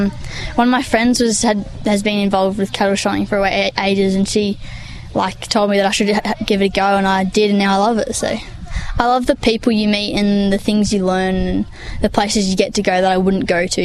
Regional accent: Culcairn, New South Wales, Australia; I'm from Culcairn, which is about 20 minutes away from Walla.

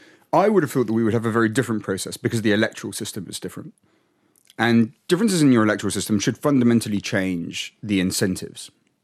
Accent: Winchester, South East England, United Kingdom; I grew up in Winchester. It's the kind of constituency that's never going to vote Labour.

